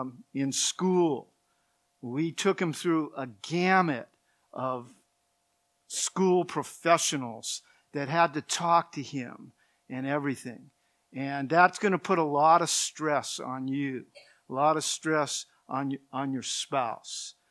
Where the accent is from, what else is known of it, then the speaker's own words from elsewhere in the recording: California, United States; Now, my wife and I, we're from Southern California. We're up here by ourselves. Our family is in Southern California.